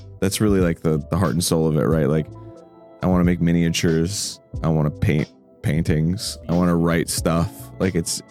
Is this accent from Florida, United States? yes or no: yes; Florida, United States; Because I grew up in Florida, like we've discussed before.